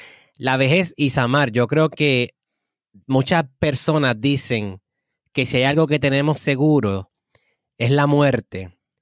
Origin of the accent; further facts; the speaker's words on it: Puerto Rico; Eso es un refrán que por lo menos en mi país, Puerto Rico, se utiliza muchísimo